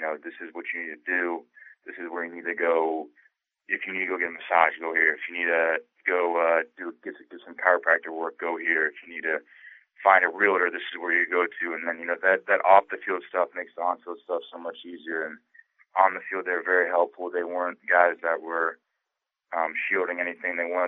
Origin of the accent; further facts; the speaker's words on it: Cincinnati, Ohio, United States; You know, obviously I'm from Cincinnati. I think it would have been cool for the Bengals, you know, being back in your hometown, a team you grew up watching.